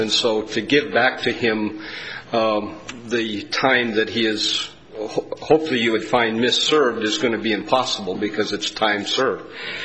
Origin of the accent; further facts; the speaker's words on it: Boise, Idaho, United States; from Boise, Idaho.